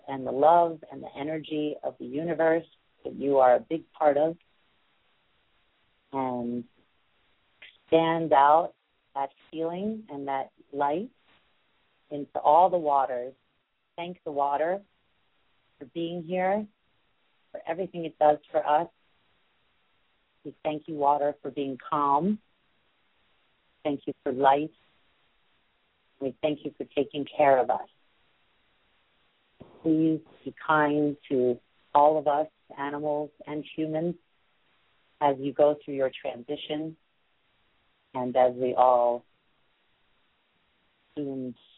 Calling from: New York City, New York, United States; And I'm calling in from New York City, the bottom of the island.

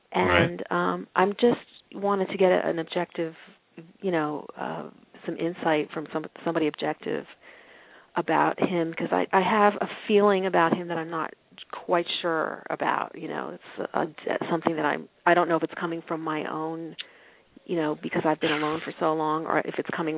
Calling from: New York, United States; From New York.

